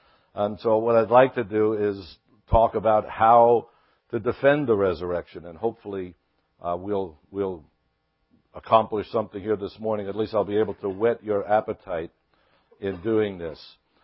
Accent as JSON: {"language": "English", "town": "Brooklyn", "region": "New York", "country": "United States", "tie": "born or raised there", "said": "I grew up in Brooklyn, New York, and then went to Vietnam."}